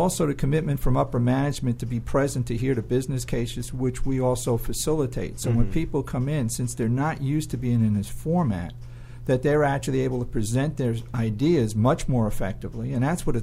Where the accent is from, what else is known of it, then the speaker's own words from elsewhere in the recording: New York City, New York, United States; also born or lived in Vermont; now in Atlanta, United States; No, can't tell by my accent. Everybody else says New York City.